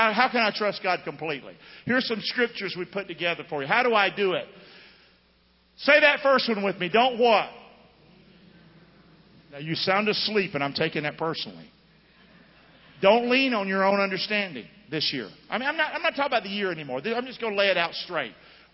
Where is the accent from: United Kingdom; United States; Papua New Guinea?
United States; Rockingham; I'm from Rockingham, so some of the stuff I think ain't right.